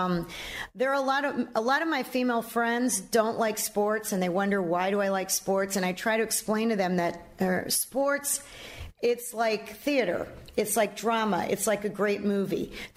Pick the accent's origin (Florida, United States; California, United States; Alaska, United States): Florida, United States; Miami; I grew up in Miami, and Edwin Pope and Bob Rubin were the two columnists that were down here.